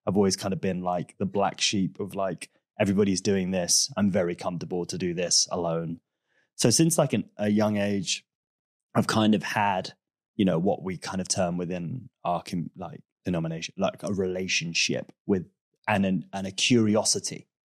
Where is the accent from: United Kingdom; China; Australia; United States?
United Kingdom; Milton Keynes, South East England; now in London, United Kingdom; my dad was born in Ghana. My mom was born in London. I was born in North London and grew up in a place called Milton Keynes.